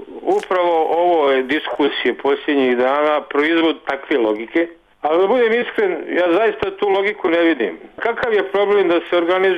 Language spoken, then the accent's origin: Serbian; Banja Luka, Republika Srpska, Bosnia & Herzegovina; Ja sam rođen u Banja Luci, živim u Banja Luci